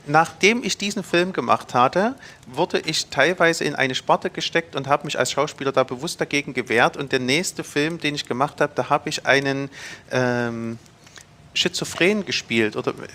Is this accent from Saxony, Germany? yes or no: yes; Zschopau, Saxony, Germany; Ich bin in Schobau groß geworden.